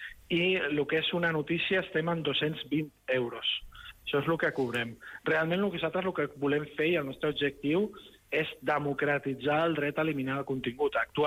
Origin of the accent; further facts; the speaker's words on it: Sant Feliu de Guíxols, Catalonia, Spain; Jo sóc de Sant Feliu de Guíxols